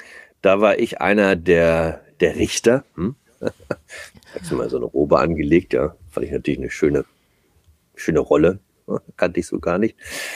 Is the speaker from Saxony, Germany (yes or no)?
no; Hamburg, Germany; in meiner alten Heimatstadt Hamburg